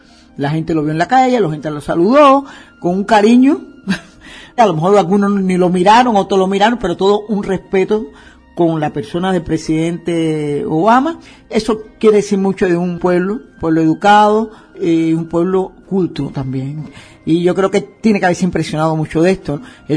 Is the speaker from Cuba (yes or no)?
yes; Cuba; Hay cosas importantes que también nosotros como cubanos creo que esperábamos